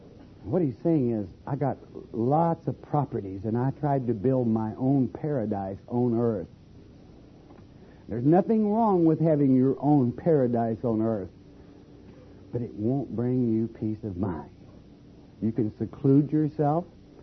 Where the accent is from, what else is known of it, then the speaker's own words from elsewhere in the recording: Warwick, Oklahoma, United States; I was born and raised over in Warwick, Oklahoma, sometimes if we had back in the Depression